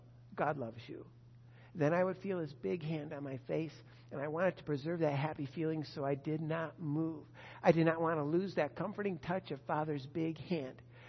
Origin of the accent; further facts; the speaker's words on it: the South, United States; where, of course, we come from the South and we go camping on Eastern Shore.